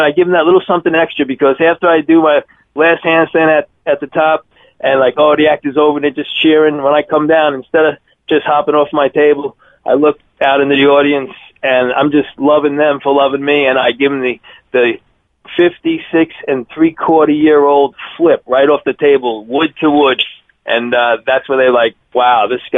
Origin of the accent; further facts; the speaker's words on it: New York, United States; Well, growing up in New York, in the old days, retirement age was 65.